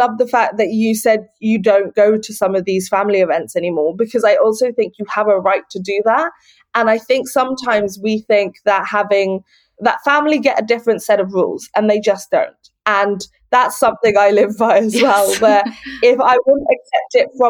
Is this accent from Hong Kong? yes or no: yes; Hong Kong; And growing up in Hong Kong exacerbated the insecurities around my size, because there's such a stereotype of being Chinese, meaning being thin.